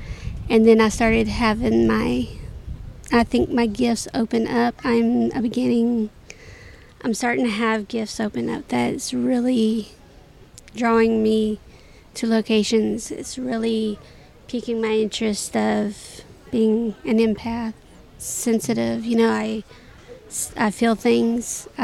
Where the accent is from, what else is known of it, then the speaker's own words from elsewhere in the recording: Seattle, Washington, United States; from Seattle, Washington